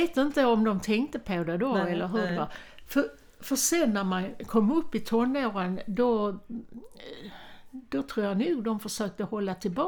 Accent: Malmö, Skåne, Sweden; Jag växte upp i Malmö.

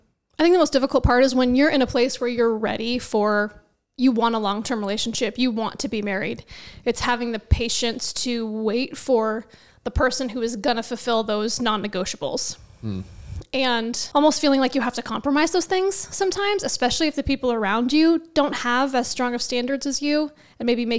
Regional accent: Kansas, United States; I'm from Kansas.

